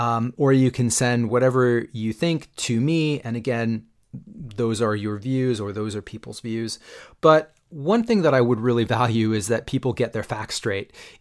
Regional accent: Canada; now in London, United Kingdom; I'm not even an American. I'm a Canadian based in London.

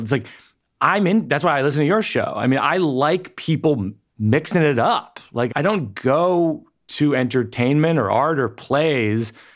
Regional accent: Massachusetts, United States; I'm from Central Massachusetts, and there's a lot of conservative folks who are from there.

